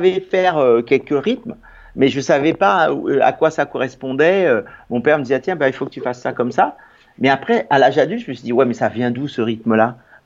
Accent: Paris, Île-de-France, France; moi, je suis né à Paris, j'ai grandi à Paris.

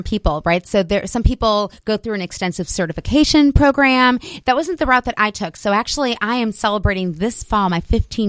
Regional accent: Chicago, Illinois, United States; also born or lived in Louisville, United States; now in Austin, United States; I'm from Chicago, but I've been here. Oh, okay. I lived in Louisville long enough to be considered to claim it. 20 years. So yes, and then I moved last spring to Austin.

